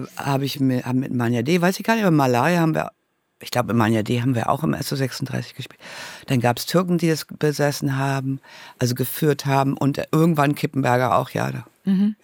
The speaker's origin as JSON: {"language": "German", "region": "Lower Saxony", "country": "Germany", "said": "in der Lüneburger Heide, wo ich herkomme."}